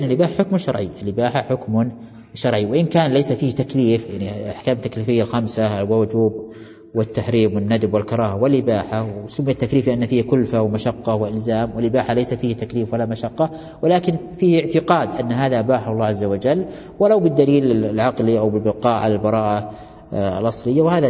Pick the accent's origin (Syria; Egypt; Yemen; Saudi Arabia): Saudi Arabia; Najd; وهذا كان موجود عندنا في نجد